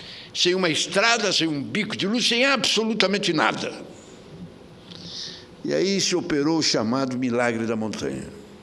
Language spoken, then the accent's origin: Portuguese; Caxias do Sul, Rio Grande do Sul, Brazil; A zona da montanha, da colônia, minha terra, Caxias do Sul, 2 horas de Porto Alegre, era uma zona abandonada.